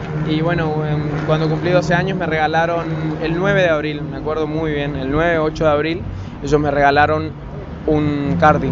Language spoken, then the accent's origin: Spanish; Puerto Iguazú, Misiones, Argentina; Nací en Iguazú, fui al colegio en la parroquial, ahora estoy en secundaria, en cuarto año en la Sagrada Familia.